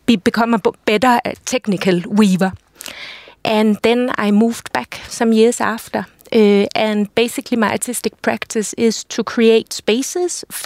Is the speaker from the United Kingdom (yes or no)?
no; Denmark; now in Helsinki, Finland; Yeah, I'm from Denmark. And I fell in love with Helsinki 13 years ago during an Erasmus stay in Aalto University